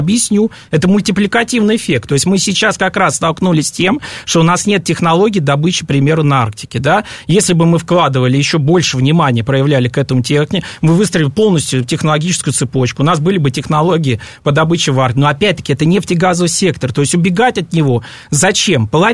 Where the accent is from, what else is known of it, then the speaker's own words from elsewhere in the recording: Saint Petersburg, Russia; я сам из Петербурга